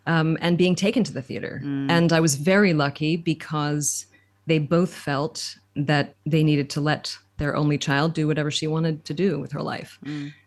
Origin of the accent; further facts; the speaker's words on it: Connecticut, United States; I grew up in Connecticut, which is about 2 hours north of here, and so we used to come into the city.